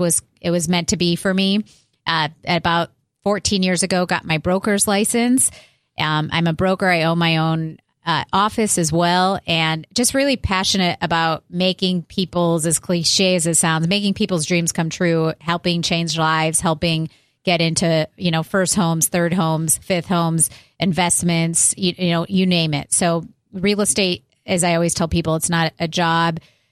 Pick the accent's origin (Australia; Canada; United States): United States; Chicago, Illinois; now in San Diego, United States; I'm originally from Chicago. I graduated Indiana University. I made my way out to San Diego a little over 20 years ago